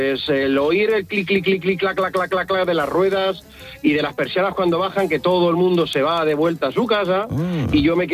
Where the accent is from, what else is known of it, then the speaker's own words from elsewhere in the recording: Albacete, Castilla-La Mancha, Spain; Soy de Albacete, de La Marigose.